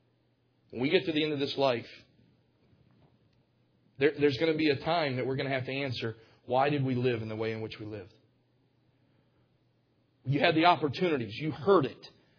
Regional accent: Cottondale, Alabama, United States; they don't see the fact that I grew up in Cottondale, Alabama.

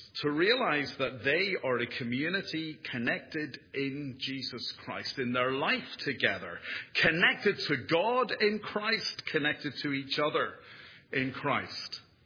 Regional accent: Ireland; As you probably gathered, I'm not from round here, and I come from Ireland.

